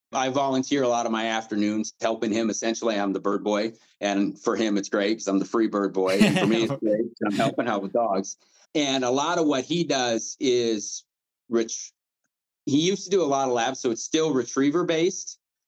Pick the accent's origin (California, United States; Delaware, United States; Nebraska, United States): Nebraska, United States; I'm originally from Nebraska, so I've been hunting my entire life.